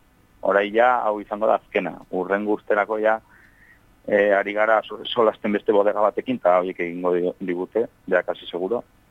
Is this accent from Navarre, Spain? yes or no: yes; Elizondo, Navarre, Spain; baina hola hor gure Elizondon gure herrian eta hori bain ere